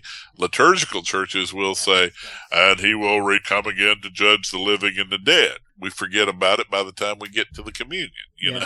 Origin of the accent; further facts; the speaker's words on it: North Carolina, United States; I'm going to work a pig in there somewhere, because I am from North Carolina.